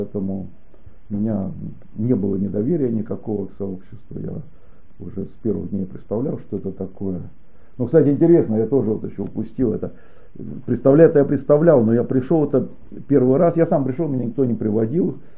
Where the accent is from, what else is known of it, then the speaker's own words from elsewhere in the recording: Saint Petersburg, Russia; как бы я питерский, мне снимать уж совсем некомфортно было, да, в этом городе родившись, выросши